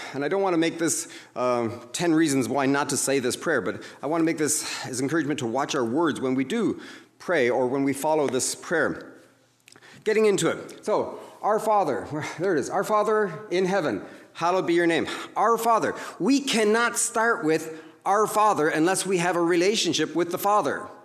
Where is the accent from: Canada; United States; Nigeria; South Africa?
Canada; and I grew up in Canada, and maybe some of you had the same experience.